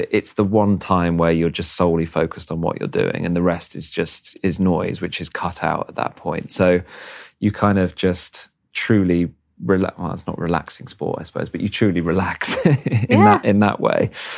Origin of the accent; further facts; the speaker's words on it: East Midlands, United Kingdom; So I grew up in Leicestershire. So fair way away, broadly speaking.